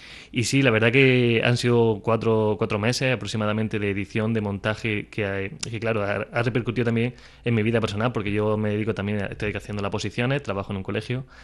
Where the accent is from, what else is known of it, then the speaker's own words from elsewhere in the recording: Santa María del Águila, Andalusia, Spain; Yo soy de Santa María del Águila.